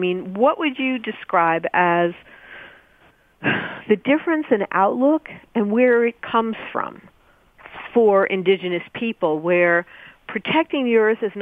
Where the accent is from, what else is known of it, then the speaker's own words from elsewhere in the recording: New York City, New York, United States; and I'm from the New York City area